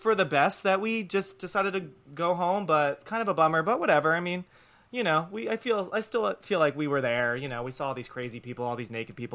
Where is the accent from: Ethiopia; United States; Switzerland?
United States; New Jersey; since we're all from Jersey.